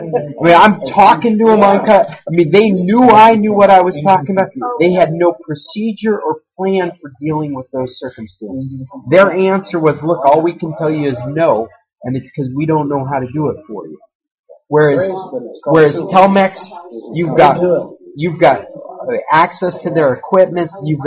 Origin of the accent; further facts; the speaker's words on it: Anchorage, Alaska, United States; I grew up in Anchorage.